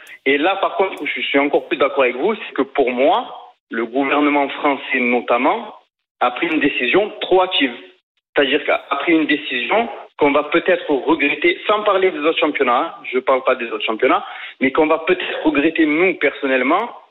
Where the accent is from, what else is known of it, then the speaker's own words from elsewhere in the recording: France; on a l'impression peut-être nous que c'est plus présent en France parce qu'on est français